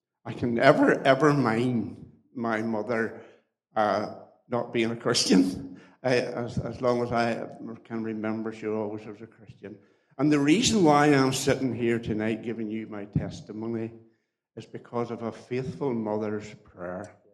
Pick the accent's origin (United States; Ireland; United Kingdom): Ireland; Killiecurigan; I was brought up just outside Garva and a little area called Killiecurigan, just actually where I live, not far from where I live at the moment. I was brought up, I'm one of eight of a family.